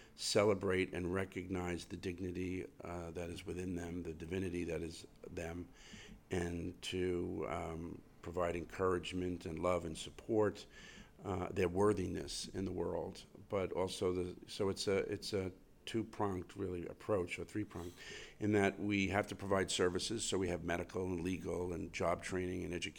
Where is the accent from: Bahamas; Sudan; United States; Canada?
United States; Flushing, New York; So, I grew up in Queens, in Flushing, Queens. I went to St. Francis Prep